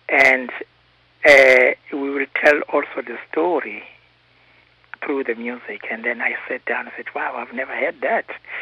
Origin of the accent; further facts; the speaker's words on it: Ladysmith, KwaZulu-Natal, South Africa; born there; because I was born in Ladysmith, so when I went to Durban in 1964, in 1965